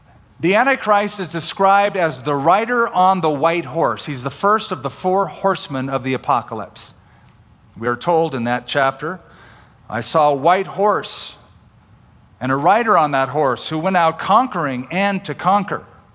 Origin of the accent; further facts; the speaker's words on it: California, United States; I'm a Californian, so there.